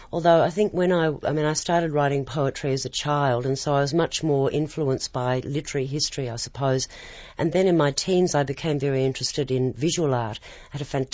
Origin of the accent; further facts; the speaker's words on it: Australia; it is so far removed from the beach, as I understand it as an Australian